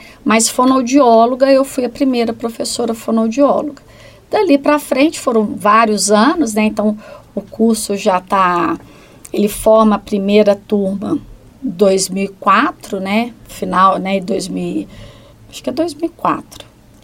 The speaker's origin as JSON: {"language": "Portuguese", "town": "Governador Valadares", "region": "Minas Gerais", "country": "Brazil", "tie": "born there", "also_born_or_lived": "Goiânia", "said": "eu nasci em Governador Valadares, né? Sou mineira, mas na realidade eu já morei quase que no Brasil inteiro."}